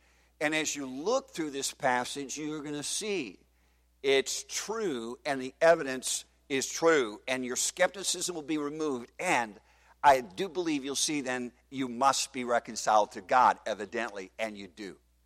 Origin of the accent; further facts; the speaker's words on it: Canada; now in United States; I am an American, so my people would be the Americans. I am from Canada. Originally, my ancestors, so my people in a way would be Canadians. But I am an American now.